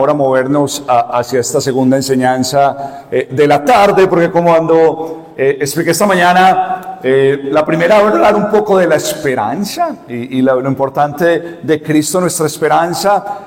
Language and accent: Spanish; Colombia; now in United States; llegamos huyendo de Colombia a Estados Unidos con $200 en el bolsillo, empezar de nada, viviendo en garajes